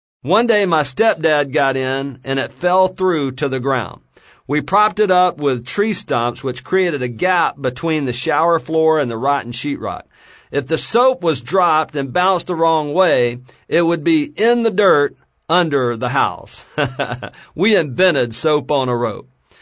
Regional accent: Mobile, Alabama, United States; I'm originally from L.A., Lower Alabama. I grew up on welfare in Mobile, Alabama. There were seven kids crammed in a little 600-square-foot shack.

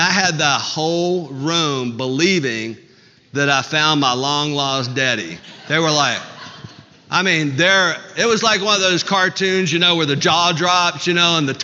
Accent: Mobile, Alabama, United States; we find out that we're both from Mobile, Alabama. We found out that we both went to the same high school

